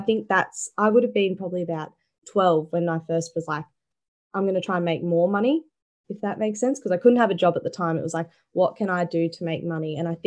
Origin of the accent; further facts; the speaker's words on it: Sunshine Coast, Queensland, Australia; I am 21. I'm from the Sunshine Coast. Been here pretty much my whole life. Moved here when I was 5. So I just say this is my territory now.